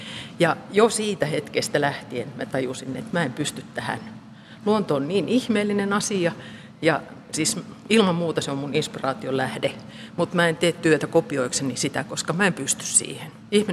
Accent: Lauritsala, South Karelia, Finland; born there; Ja mä oon itäsuomalainen, eli Saimaan rannalla syntynyt Lauritsalassa, Lappeenrannan kupeessa.

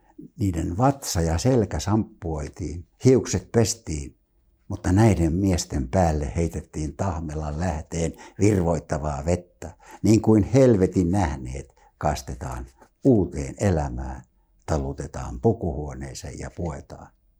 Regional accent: Tampere, Pirkanmaa, Finland; born there; minä olen syntynyt Pispalaan ja Pispalassa oli yhteiset saunat

